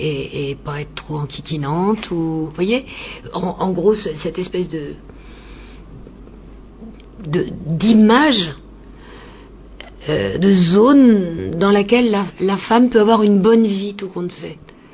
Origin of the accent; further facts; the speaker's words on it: France; j'ai grandi, je suis française, j'ai grandi dans une famille où mon père considérait que ses fils et ses filles, ou plutôt que ses filles et ses fils avaient les mêmes chances.